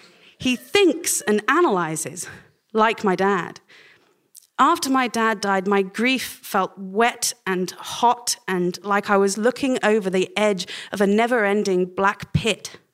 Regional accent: Oxford, South East England, United Kingdom; despite his growing up in Boston and my growing up in Oxford

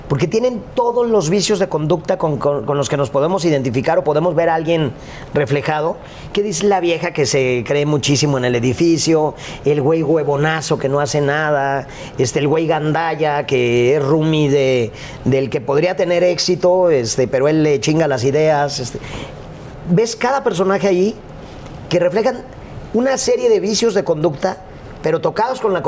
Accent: Guadalajara, Jalisco, Mexico; Yo crecí en un contexto en Guadalajara donde pertenecía a una época donde se dio muchísimo el machismo, donde se dio muchísimo la homofobia

